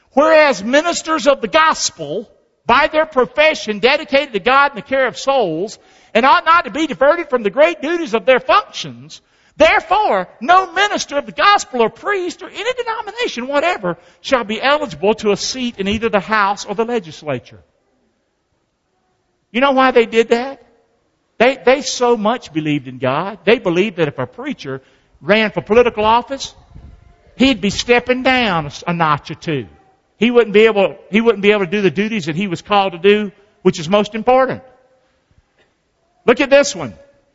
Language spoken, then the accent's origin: English; North Carolina, United States; When I grew up in North Carolina, one rule was you didn't like South Carolina.